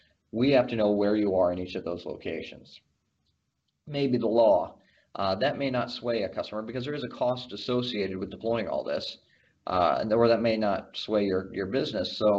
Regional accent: United States; As you can tell, I'm an American.

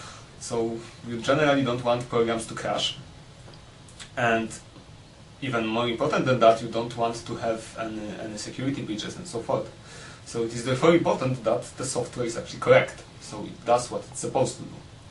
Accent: Wrocław, Lower Silesian Voivodeship, Poland; English is a second language; now in Aachen, Germany; in the perfect pronunciation. So I'm Polish, I'm from Wrocław. I'm currently working at the European Microsoft Innovation Center in Aachen

